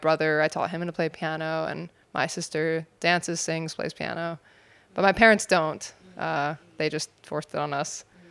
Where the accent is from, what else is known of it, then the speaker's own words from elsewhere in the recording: California, United States; I grew up in California, in America, but culturally, my parents are Middle Eastern.